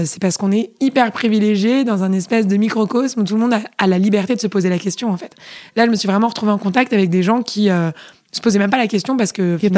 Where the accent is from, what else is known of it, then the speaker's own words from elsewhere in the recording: Paris, Île-de-France, France; Moi, je suis... hyper parisienne. J'ai passé toute mon enfance à Paris, dans le 4e arrondissement.